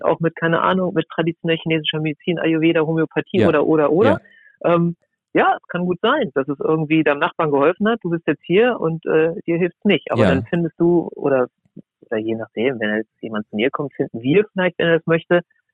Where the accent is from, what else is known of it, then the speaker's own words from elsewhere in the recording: Lower Saxony, Germany; Ich bin in der Nähe von Braunschweig aufgewachsen